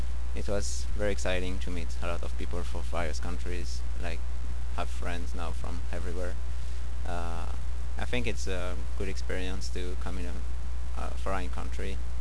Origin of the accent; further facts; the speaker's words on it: France; English is a second language; now in Japan; from France. I came from the University of Lyon.